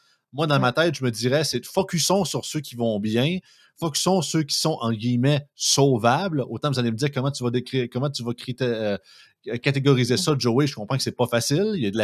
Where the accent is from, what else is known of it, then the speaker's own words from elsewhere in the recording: Quebec, Canada; comme moi, je viens de Chaudière-Appalaches